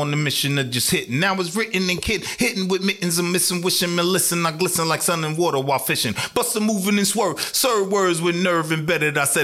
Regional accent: New Jersey, United States; We came from Jersey. Dirty Jersey. New Jerome.

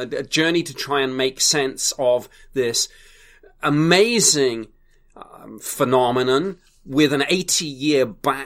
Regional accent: United Kingdom; You know, I'm a Brit. I can get away with mispronunciations

